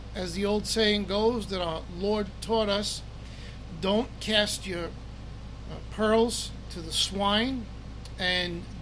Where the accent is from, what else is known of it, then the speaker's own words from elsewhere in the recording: United States; And me being an American and you being Americans